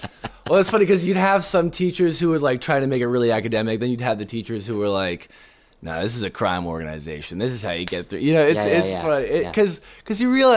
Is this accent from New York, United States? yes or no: no; Dallas, Texas, United States; Being a kid growing up in Dallas, it's kind of boring.